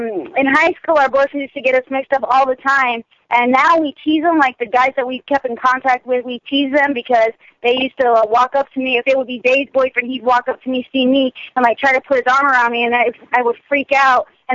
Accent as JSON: {"language": "English", "town": "Gallup", "region": "New Mexico", "country": "United States", "tie": "born or raised there", "said": "we're originally from New Mexico, Gallup, New Mexico. My dad is listening right now. So we grew up there"}